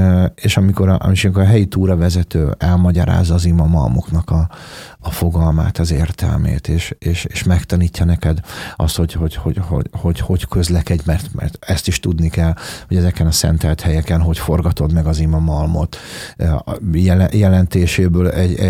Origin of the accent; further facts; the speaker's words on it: Hungary; mert ugye én ide születtem, itt nőttem fel Magyarországon, mindenem ide köt